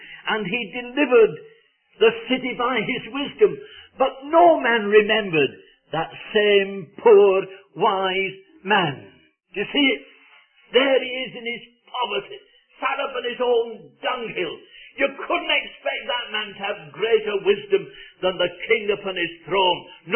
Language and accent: English; Widnes, North West England, United Kingdom; born there; No, I'm not a Scot. But I was born in a town, Widnes, in the south of Lancashire, just on the River Mersey.